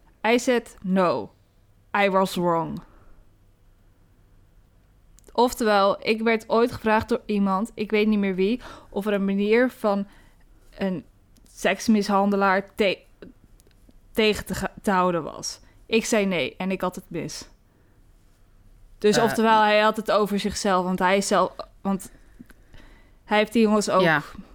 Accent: United Kingdom; accent: English; Dutch is a second language; Sorry als mijn Engels accent alleen een beetje stom is, maar sorry.

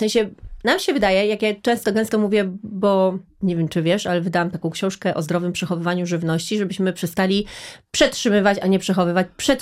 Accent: Rzeszów, Subcarpathian Voivodeship, Poland; Bo ja jestem z Rzeszowa, z południa, prawie z Włoch.

